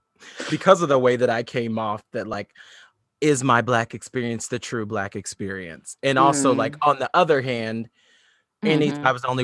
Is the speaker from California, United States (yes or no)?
no; Illinois, United States; I came from Southern Illinois, like a majority of Black people I know are just family and my town is like very, very white.